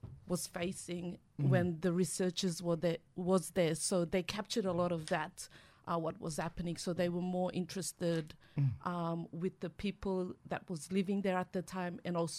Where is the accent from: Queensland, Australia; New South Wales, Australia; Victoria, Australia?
Queensland, Australia; Yam Island; I'm from Yam Island in the Torres Strait, Kulkalgal Nation. I've also got connection to Murray Island, Kamara Kamara Nation as well.